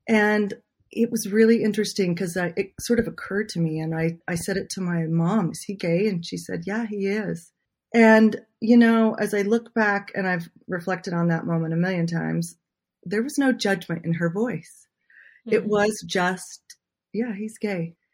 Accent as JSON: {"language": "English", "region": "Utah", "country": "United States", "tie": "born or raised there", "said": "Yes, I grew up in Utah. I was in high school in the 80s."}